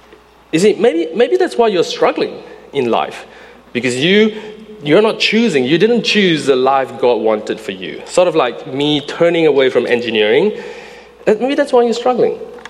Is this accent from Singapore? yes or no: yes; Singapore; And it was a guy from Singapore, my hometown.